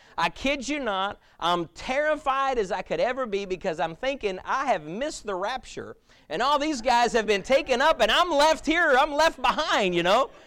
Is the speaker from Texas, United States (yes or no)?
yes; Lubbock, Texas, United States; also born or lived in Georgia; I live in Florida now, but I was born in Lubbock. I am from the great nation of Texas, so it's all right.